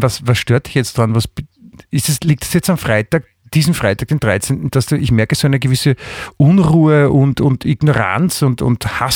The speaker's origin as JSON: {"language": "German", "region": "Vienna", "country": "Austria", "tie": "born or raised there", "said": "ich bin in Wien aufgewachsen und da ist man dann natürlich auch katholisch."}